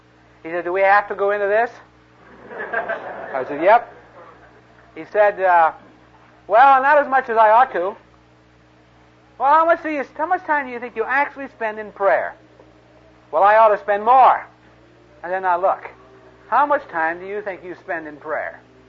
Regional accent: Modesto, California, United States; born or raised there

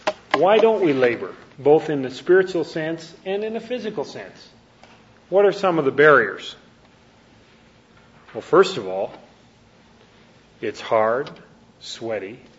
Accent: Canada; moved away as an adult; now in United States; I'm a Canadian, and we moved down to the States in 1966 for a year of training, and I guess we're slow learners because we've never gone back to Canada.

